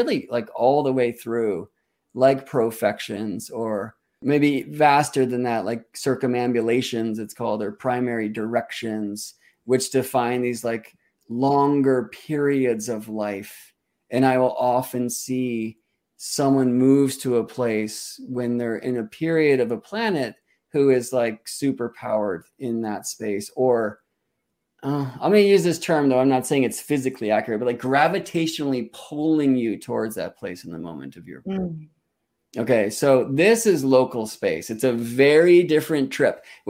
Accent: Boston, Massachusetts, United States; born there; I was born in Boston, and it does feel like home to me.

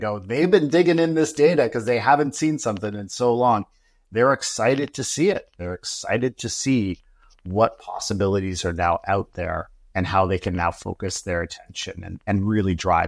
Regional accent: Ontario, Canada; I know I'm from Ontario. I say May 2-4

